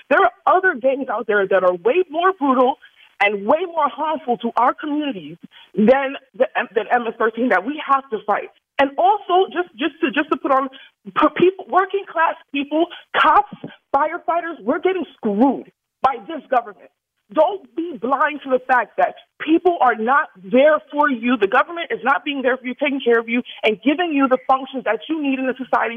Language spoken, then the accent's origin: English; The Bronx, New York, United States; now in Delray Beach, United States; I'm originally from the Bronx. I am Delray Beach now.